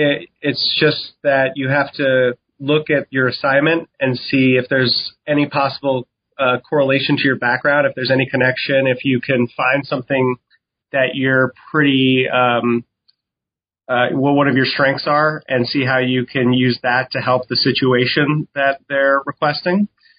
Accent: New York City, New York, United States; seeing I'm like born and raised in New York City and you deal with that in the subway

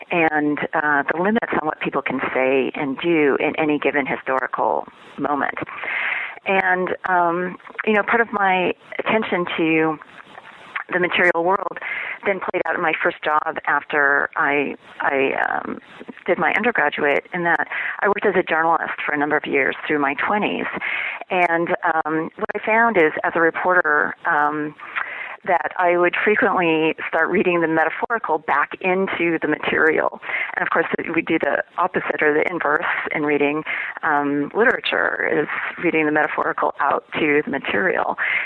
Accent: Idaho, United States; I grew up in Idaho, and my dad's family is actually German Mennonite background. So I grew up on a farm in Idaho

